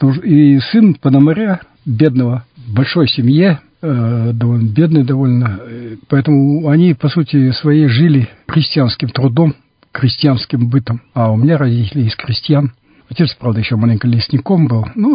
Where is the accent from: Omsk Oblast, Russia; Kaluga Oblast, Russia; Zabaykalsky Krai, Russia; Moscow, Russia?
Zabaykalsky Krai, Russia; У нас там в Забайкалье, откуда я родом, дома, я бы сказал, даже чуть-чуть пониже.